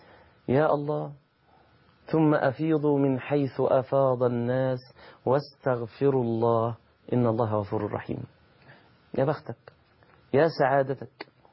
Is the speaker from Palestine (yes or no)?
no; Egypt